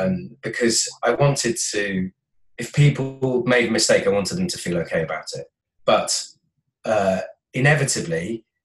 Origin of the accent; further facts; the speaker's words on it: Wales, United Kingdom; I'm from South Wales.